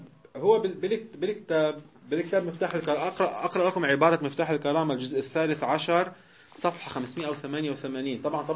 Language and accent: Arabic; Tibnin, Nabatieh Governorate, Lebanon; قرية في الجنوب اسمها شقرة. تبنين قريتي جنبها في قرية اسمها شقرة.